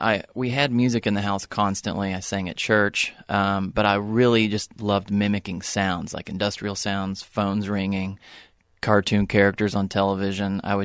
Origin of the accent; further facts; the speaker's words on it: Kingsport, Tennessee, United States; That is right. Born and raised in Kingsport, Tennessee.